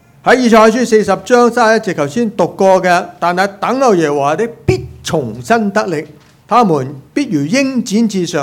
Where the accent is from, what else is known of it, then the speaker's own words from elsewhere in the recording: Hong Kong; 我们都是香港人，我们要坦白承认